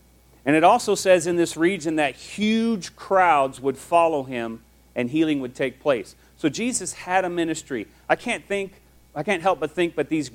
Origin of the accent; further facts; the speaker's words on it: Quad Cities, Iowa, United States; I grew up in the Quad Cities in Iowa. There were four cities all smacked right dab together